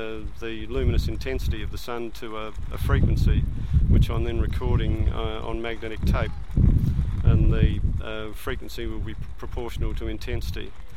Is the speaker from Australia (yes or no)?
yes; Adelaide, South Australia, Australia; I'm from Adelaide.